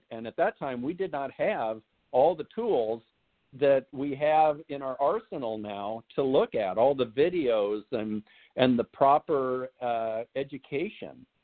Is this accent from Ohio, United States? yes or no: no; Iowa, United States; moved away as an adult; now in California, United States; I was born and raised in Iowa, so I was always raised with everybody helping out everybody. Neighbor takes care of neighbor, and then I moved out to California to work as a paramedic.